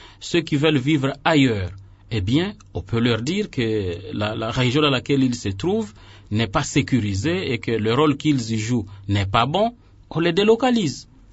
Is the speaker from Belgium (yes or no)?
no; North Kivu, DR Congo; je suis originaire du Nord Kivu. Depuis mon enfance, je souffre des affres des réfugiés rwandais